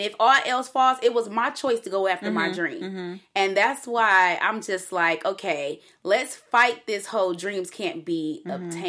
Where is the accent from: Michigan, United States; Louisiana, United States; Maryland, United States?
Michigan, United States; Detroit; I'm from Detroit. We cousins.